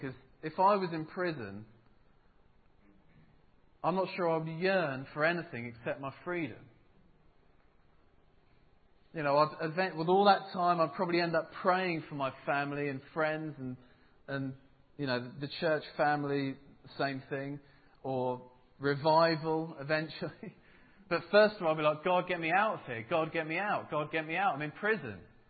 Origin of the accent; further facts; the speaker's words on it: United Kingdom; I don't know about you, but I'm British.